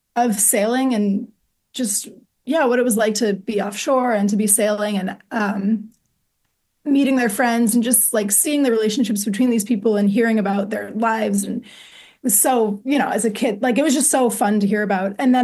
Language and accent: English; Orleans, Massachusetts, United States; All right, I grew up on Cape Cod in Massachusetts, in Orleans, for anyone who knows the Cape.